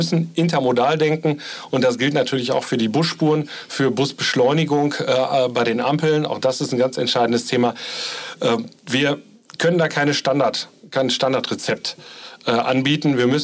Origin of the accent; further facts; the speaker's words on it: North Rhine-Westphalia, Germany; Das machen wir in Nordrhein-Westfalen, in meinem Heimatbundesland auch.